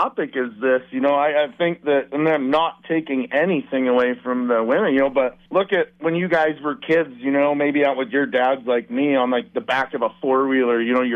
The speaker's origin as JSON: {"language": "English", "town": "Sunriver", "region": "Oregon", "country": "United States", "tie": "born or raised there", "said": "I'm from Central Oregon. We grew up on a ranch there just outside of Sun River, Oregon."}